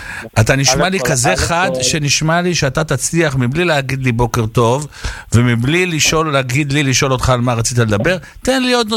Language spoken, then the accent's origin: Hebrew; Poland; אני פולני, בן פולני, בן פולני, בן פולני, אגב, עם אזרחות פולנית גם כן, אוקיי?